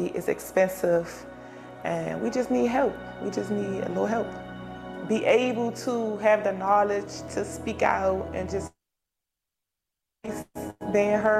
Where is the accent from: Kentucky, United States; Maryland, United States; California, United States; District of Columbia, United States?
District of Columbia, United States; Washington; I was born and raised in Washington, D.C.